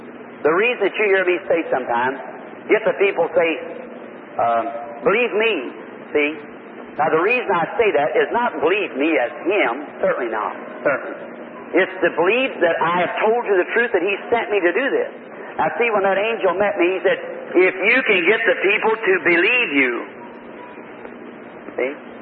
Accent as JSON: {"language": "English", "region": "Indiana", "country": "United States", "tie": "born or raised there", "said": "And that letter was from Indiana, my home state."}